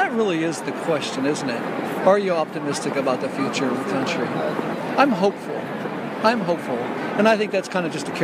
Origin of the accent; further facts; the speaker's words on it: New York, United States; From New York.